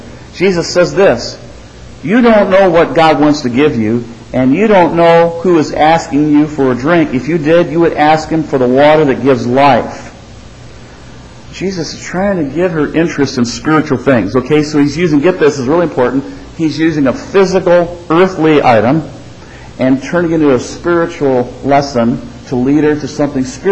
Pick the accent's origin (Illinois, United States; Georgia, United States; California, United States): Illinois, United States; I'm from Illinois, and there we had the Cubs-Cardinals rivalry, but that's a friendly rivalry, right? It's loving. I mean, in Central Illinois, some of your family and friends are Cubs fans, some are Cardinal fans.